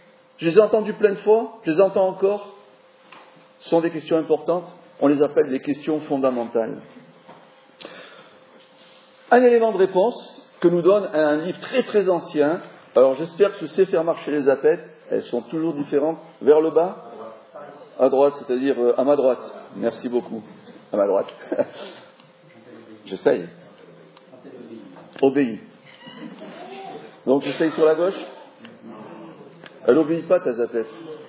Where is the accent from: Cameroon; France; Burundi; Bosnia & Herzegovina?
France; Marseille, Provence-Alpes-Côte d'Azur; Je suis pasteur à Marseille. Donc voilà, je viens de Marseille, non pas de Lille, désolé. Depuis 21 ans avec mon épouse